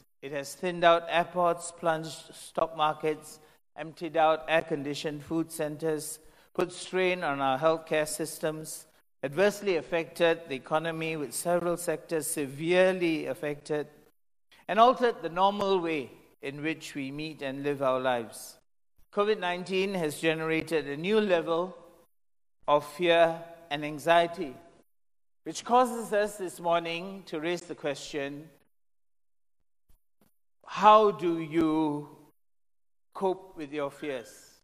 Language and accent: English; Singapore; because I'm from Singapore, we're not used to this, right?